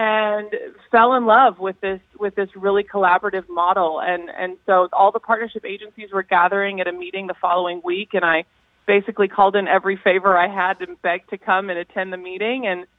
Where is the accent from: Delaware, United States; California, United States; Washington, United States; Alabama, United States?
California, United States; Again, I was an uneducated, I was a Californian that didn't know about it. I'm not from Oregon.